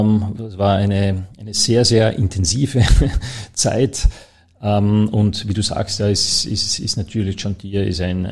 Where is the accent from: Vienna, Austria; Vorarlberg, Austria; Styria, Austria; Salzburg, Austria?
Vorarlberg, Austria; Dornbirn; Und es war natürlich für mich toll als Vorarlberger. Ich bin in Dornbirn zur Schule gegangen